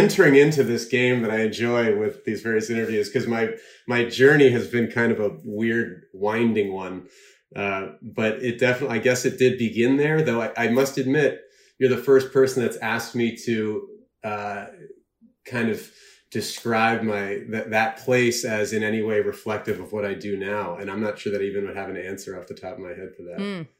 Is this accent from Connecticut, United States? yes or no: yes; Mansfield, Connecticut, United States; also born or lived in Australia; I was born in Australia, but my folks moved us to Mansfield when I was really young. So that's, you know, when I think of where I was raised and where I grew up, it's definitely in that country wooded farm setting that is Eastern Connecticut.